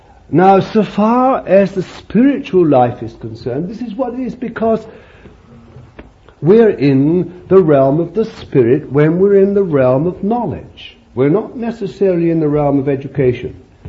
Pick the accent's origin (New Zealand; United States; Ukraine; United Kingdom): United Kingdom; I've gone a bit American, but I haven't. I'm still English.